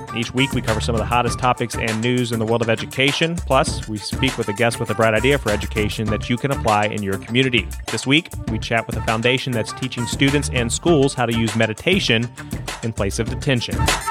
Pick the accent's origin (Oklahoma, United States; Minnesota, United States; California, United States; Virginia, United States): Virginia, United States; If you're where I grew up in Virginia, we didn't get out till like mid-June.